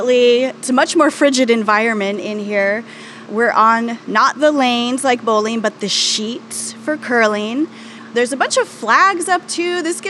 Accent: King Salmon, Alaska, United States; And I grew up out in King Salmon, Alaska.

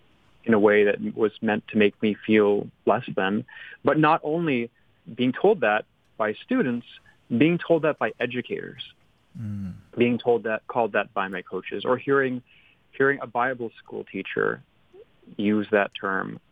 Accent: United States; which I am not black, I am straight, I'm cis, hetero, I am a Filipino-American man, but it doesn't matter, you get called everything. And when I told them, "Hey, I'm Filipino,"

